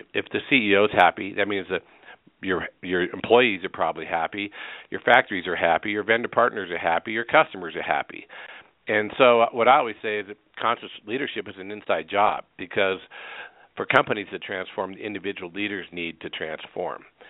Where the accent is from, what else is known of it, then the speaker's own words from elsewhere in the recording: Carbondale, Colorado, United States; here in my hometown of Carbondale, Colorado